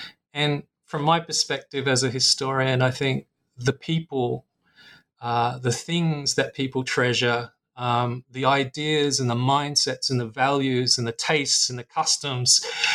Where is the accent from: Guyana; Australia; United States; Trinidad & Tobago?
Australia; my home country of Australia